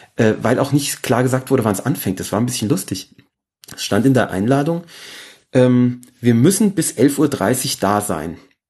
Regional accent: Aschaffenburg, Bavaria, Germany; hat mich gefragt, wo ich herkomme. Und da habe ich gesagt, ja, Aschaffenburg.

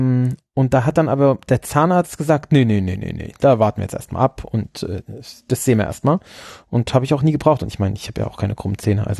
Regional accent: Pflaumheim, Bavaria, Germany; über einen der Nachbarkinder in Pflaumheim damals, wo ich herkomme

